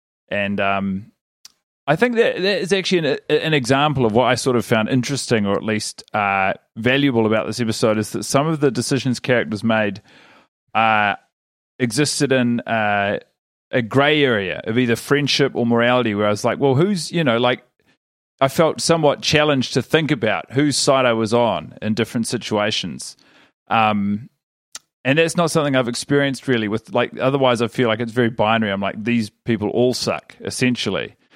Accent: New Zealand; I'm from New Zealand.

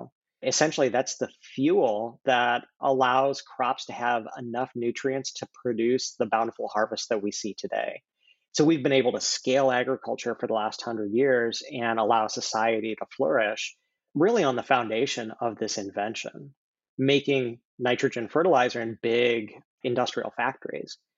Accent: Wyoming, United States; I grew up in Wyoming and had grandparents in Michigan.

